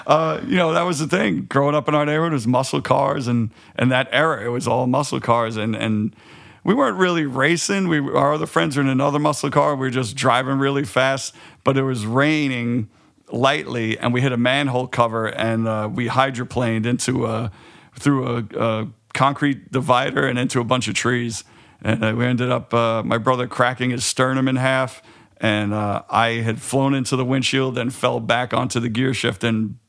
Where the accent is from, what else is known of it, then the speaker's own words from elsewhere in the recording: Queens, New York, United States; for us growing up in Queens, it was just there.